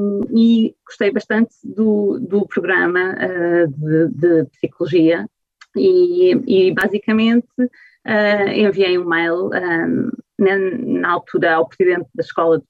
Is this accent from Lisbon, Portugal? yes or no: yes; Lisbon, Portugal; eu sou natural de Lisboa, fui a Braga